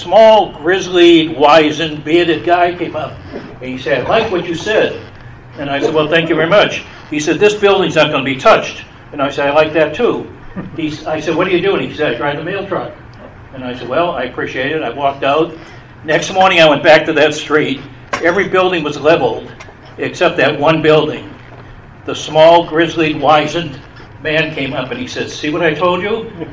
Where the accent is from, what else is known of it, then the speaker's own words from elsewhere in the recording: United States; I'm an American, and I was given permission.